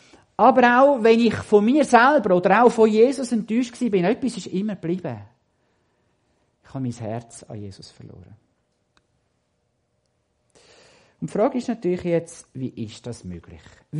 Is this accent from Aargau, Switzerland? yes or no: yes; Aargau, Switzerland; ich bin Aargauer, wie ihr gesehen.